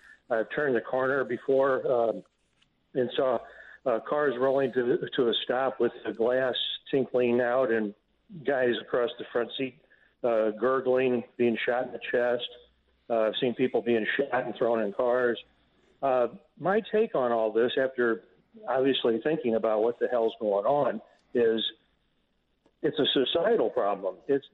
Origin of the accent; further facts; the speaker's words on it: St. Louis, Missouri, United States; now in Naples, United States; I'm from St. Louis. I live in Naples, Florida now.